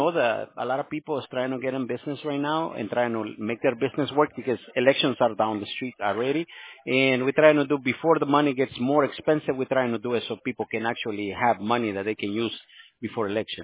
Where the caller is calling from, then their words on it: Tustin, California, United States; I'm over here in California, ma'am. I'm actually on Tustin, California.